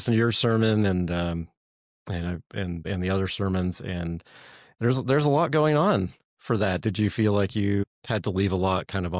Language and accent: English; Canada; I'm from Canada originally, so I will be cheering for my country of origin in that season.